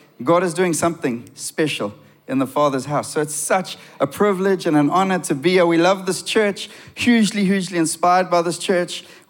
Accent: Durban, KwaZulu-Natal, South Africa; I am a Durban boy. I grew up in Durbs. I played a lot of sport.

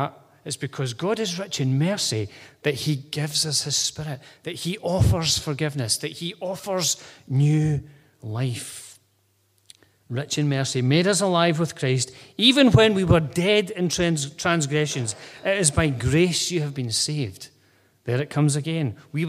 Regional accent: Scotland, United Kingdom; accent: Scottish; We're good at that. We are Scottish twangs.

